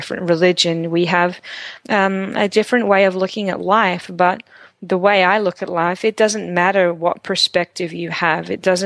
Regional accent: Australia; now in United States; So that's probably the more of the perspective that I had at that time, being Australian.

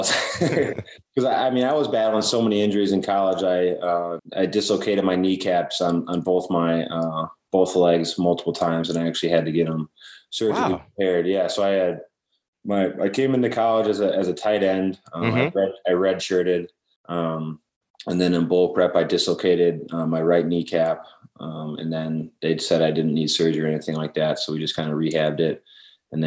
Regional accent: Wisconsin, United States; football, kind of grew up watching Brett Favre and the Packers. That was kind of the way up in Wisconsin.

